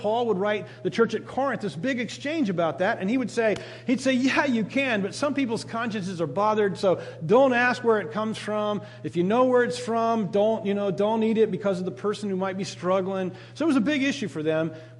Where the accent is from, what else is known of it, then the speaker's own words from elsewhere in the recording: Uruguay; When I grew up in Uruguay, and in Uruguay they had a sausage that was nothing but dried blood.